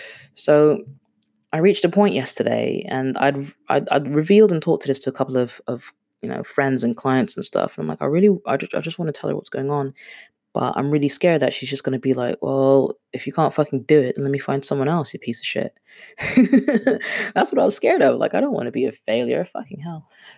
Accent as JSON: {"language": "English", "country": "Kenya", "said": "being a Kenyan kid, right, I might be a bit of a third culture kid, and I am a third culture kid, but by the same token, I am completely unapologetically Kenyan."}